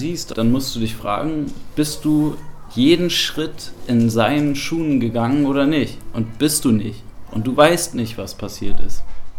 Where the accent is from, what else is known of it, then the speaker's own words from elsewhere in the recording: Rotenburg, Lower Saxony, Germany; Ich komme eigentlich aus Rothenburg, gebürtig, Rothenburg-Wümme. So. Weil das ist zwischen Bremen und Hamburg.